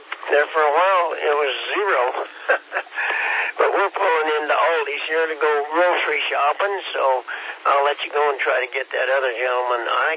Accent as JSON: {"language": "English", "region": "Kansas", "country": "United States", "said": "I'm 76 years old. I'm an immigrant from Kansas. Legal."}